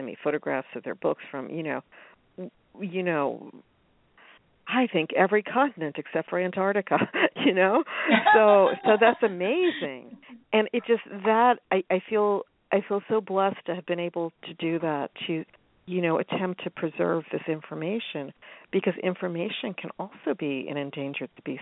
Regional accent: New York, United States; born there; also born or lived in New Jersey / Los Angeles; You know, I was born in New York. I've lived, you know, I'm bridge and tunnel. You know, I've always lived either in one of the boroughs, the outer boroughs, or... you know, in the Jersey suburbs, or I've been in Los Angeles

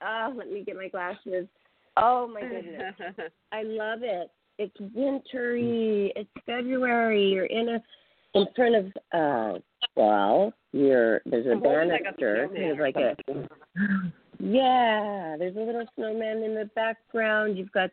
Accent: Pacific Northwest, United States; So, yes, we're from the Great Northwest, which is an amazing place to be from.

